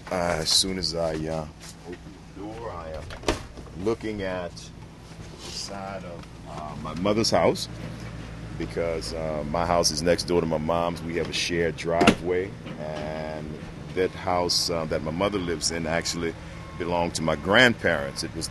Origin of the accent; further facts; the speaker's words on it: New Orleans, Louisiana, United States; thank God I'm still in my hometown of New Orleans.